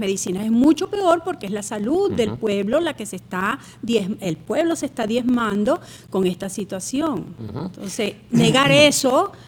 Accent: Venezuela; yo soy una venezolana que siente y padece su país.

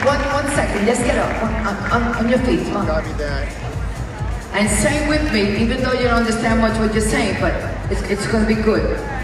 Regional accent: Bronx, New York, United States; born there; I was born in New York, in the Bronx.

